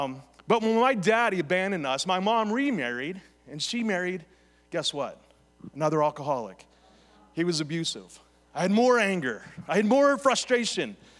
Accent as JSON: {"language": "English", "town": "Beaver Falls", "region": "Pennsylvania", "country": "United States", "tie": "born or raised there", "said": "growing up in Western Pennsylvania, in Beaver Falls, that's where I'm from, Beaver County, my father was an alcoholic, right?"}